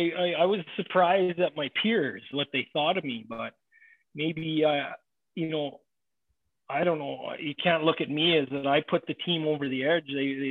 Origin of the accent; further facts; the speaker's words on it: South Carolina, United States; obviously I come from South Carolina. We had a big, beautiful new building and in the palm trees and stuff like that.